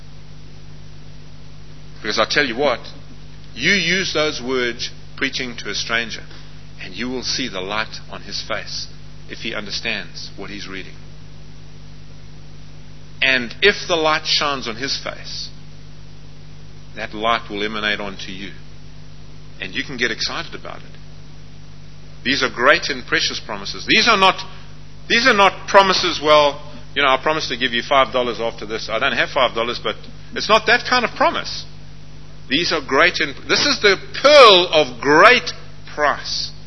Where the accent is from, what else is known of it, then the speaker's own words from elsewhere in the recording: South Africa; Well, you see, I come from South Africa. We don't play baseball down there.